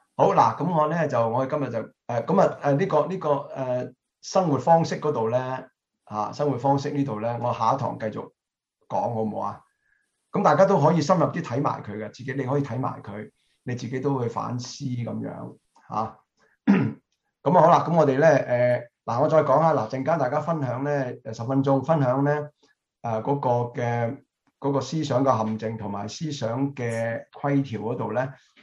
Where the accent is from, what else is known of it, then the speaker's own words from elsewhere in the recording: China; 其实呢个咧，同我哋中国人咧嘅成长好有关嘅。我哋中国人咧就系、是。